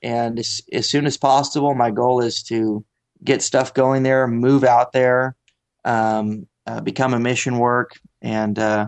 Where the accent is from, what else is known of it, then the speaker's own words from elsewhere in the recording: San Antonio, Texas, United States; I grew up in this area. I grew up in San Antonio, South Texas, my whole life.